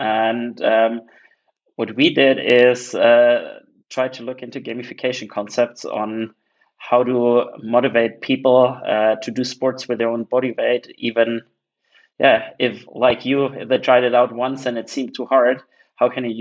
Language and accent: English; Munich, Bavaria, Germany; I'm originally from Munich. Most people know it for beer and soccer, but has a pretty big startup tech scene by now. So pretty happy to have been growing up there.